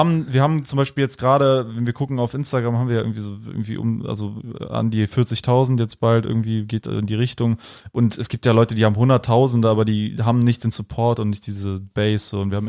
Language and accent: German; Cologne, North Rhine-Westphalia, Germany; ich komme ja aus Köln, ich bin hier viel gewesen